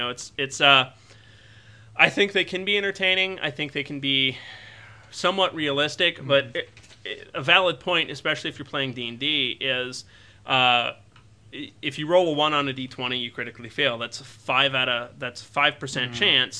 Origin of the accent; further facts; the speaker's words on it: Pittsburgh, Pennsylvania, United States; born there; moved away as an adult; live in Texas and just heard your comment about having 2 fans in Texas. Well, now you have a third. I was born in Pittsburgh, but moved here more than 20 years ago